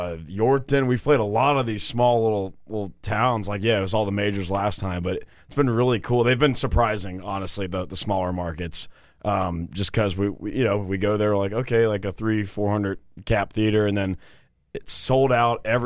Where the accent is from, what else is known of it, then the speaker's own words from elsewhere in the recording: the Carolinas, United States; now in Tennessee, United States; We've been in business and based out of Tennessee. Ryan's from Nashville. I'm originally from the Carolinas.